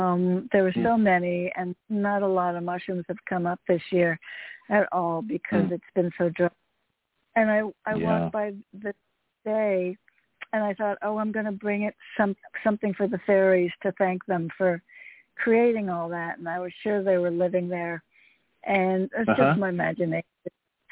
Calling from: Connecticut, United States; in Connecticut.

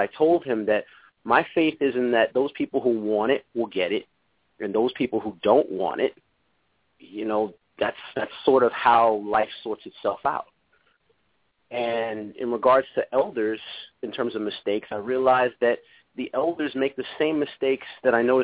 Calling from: Connecticut, United States; from Connecticut, sir.

